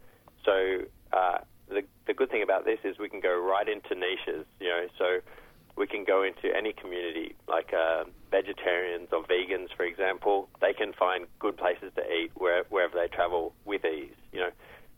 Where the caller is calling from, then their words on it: Sydney, New South Wales, Australia; I'm in Sydney today, and that's where we're based, where the Townsky office is.